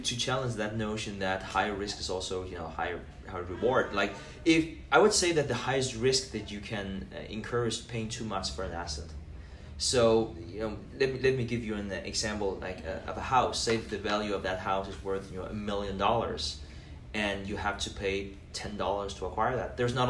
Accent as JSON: {"language": "English", "country": "Denmark", "tie": "born or raised there", "second_language": "English", "moved": "as an adult", "said": "I'm born and raised in Denmark."}